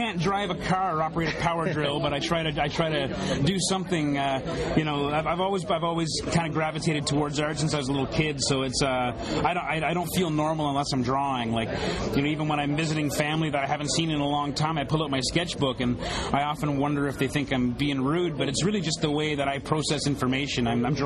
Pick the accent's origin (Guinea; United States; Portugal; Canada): Canada; St. Catharines, Ontario; I grew up in St. Catharines, and most of my friends who grew up ended up moving to Welland and buying houses there.